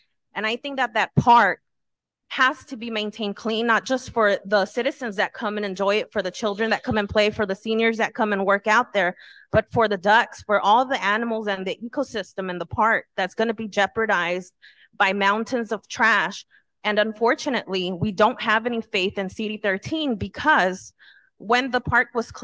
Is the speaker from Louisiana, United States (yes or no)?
no; Los Angeles, California, United States; I'm born and raised in Echo Park. Four generations of my family currently live there.